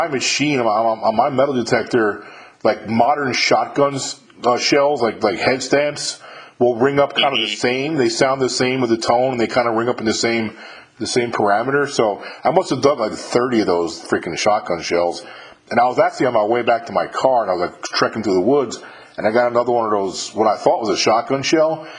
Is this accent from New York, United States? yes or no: yes; New York, United States; moved away as an adult; now in Mississippi, United States; But I live in Mississippi. I'm born and raised in New York. I'm from New York and grew up and graduated from New York. But I lived in the South ever since I got out of the military.